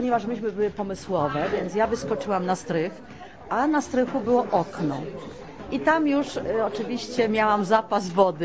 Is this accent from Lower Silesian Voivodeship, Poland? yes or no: no; Grybów, Lesser Poland, Poland; w moim domu rodzinnym w górach, w okolicach Grybowa, bo ja akurat pochodzę z tych stron. Stróże Grybów, Polna, takie wioski Łużna, Szalowa. To są takie już wioski, już typowo zaliczane do góralskich.